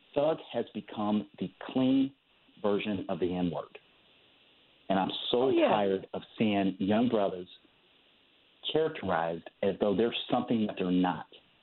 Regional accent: St. Louis, Missouri, United States; I'm from St. Louis and I live near Ferguson.

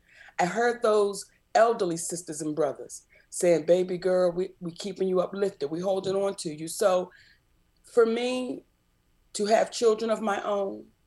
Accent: Baltimore, Maryland, United States; I'm from Baltimore, Maryland. And they say Upper Maryland like D.C., Baltimore.

